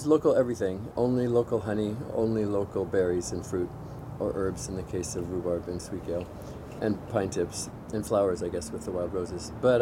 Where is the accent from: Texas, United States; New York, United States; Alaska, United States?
Alaska, United States; Soldotna; That's what I knew it as growing up in Soldotna.